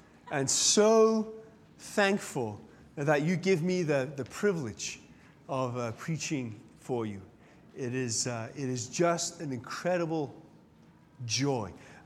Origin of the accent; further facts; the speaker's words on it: England, United Kingdom; You know, I'm English, so I'm not very good at this love stuff.